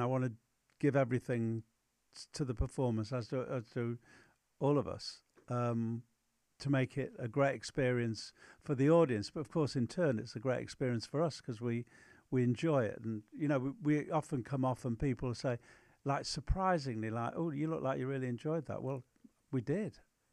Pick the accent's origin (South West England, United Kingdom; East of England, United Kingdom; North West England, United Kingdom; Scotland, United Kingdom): North West England, United Kingdom; Manchester; the bands that we saw growing up in Manchester during that sort of early 60s period in particular was just phenomenal.